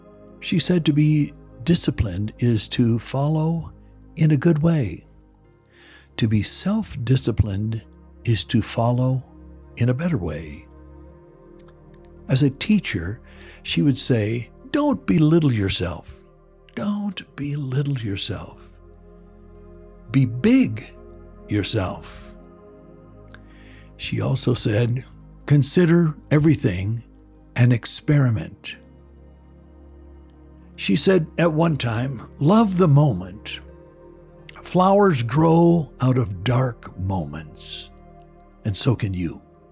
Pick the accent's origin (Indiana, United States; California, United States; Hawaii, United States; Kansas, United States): California, United States; my third grade buddy, my best friend, Barclay Wayne DeForest, died from drowning in the canal in my hometown in California